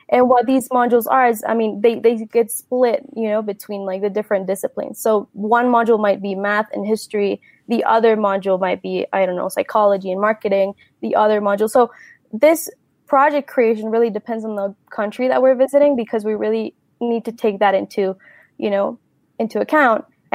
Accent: Mexico; You know, I'm from Mexico

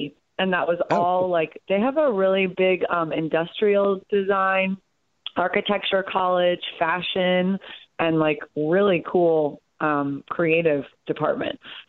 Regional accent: Cleveland, Ohio, United States; born there; I was born in Cleveland, Ohio.

